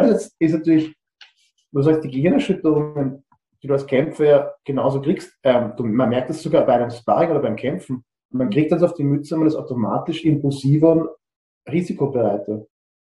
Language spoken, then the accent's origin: German; Austria; da geht es halt wirklich ans Eingemachte, wie man sagt, bei uns in Österreich